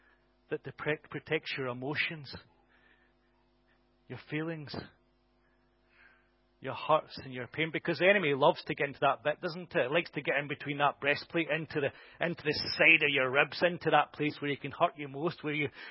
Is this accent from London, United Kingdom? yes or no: no; Scotland, United Kingdom; I'm a Scotsman, I know what it's like to wear a kilt